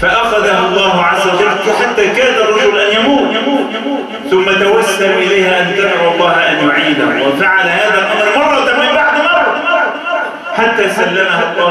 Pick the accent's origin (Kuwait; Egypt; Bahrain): Egypt; Mansoura, Dakahlia; في بلادنا المنصورة يعني اللي هي محسوبة انها بلد فلاحين وبلد ناس عندها اصول